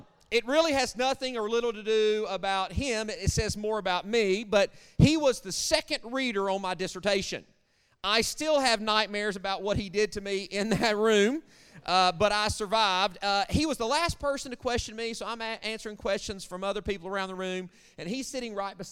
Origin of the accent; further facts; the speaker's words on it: Arkansas, United States; Now, y'all know I'm from Arkansas. There's days, there's mornings I can't pronounce my own name.